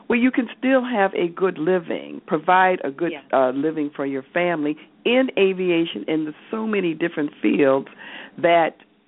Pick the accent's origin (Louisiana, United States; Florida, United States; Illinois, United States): Illinois, United States; Rantoul; Now, I'm from Rantoul, which was Chinook Air Force Base